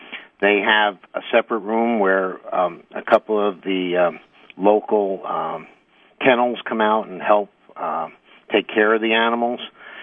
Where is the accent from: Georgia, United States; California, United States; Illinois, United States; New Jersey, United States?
New Jersey, United States; now in Michigan, United States; That's how I came out to Michigan from New Jersey, was to be a vet at the through MSU.